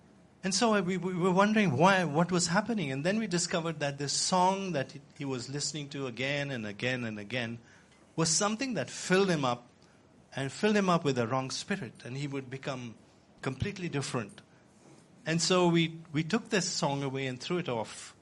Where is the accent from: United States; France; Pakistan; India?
India; You know, I come from India. And India is a place where yoga started.